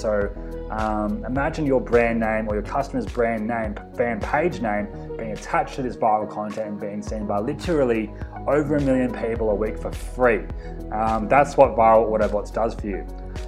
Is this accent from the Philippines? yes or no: no; Australia; Don't hate me, I'm from Australia.